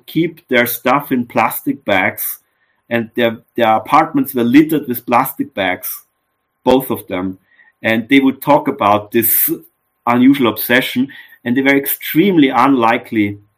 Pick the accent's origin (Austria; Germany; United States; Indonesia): Austria; Lower Austria; I'm from Lower Austria as well, although I'm from a different part than he was.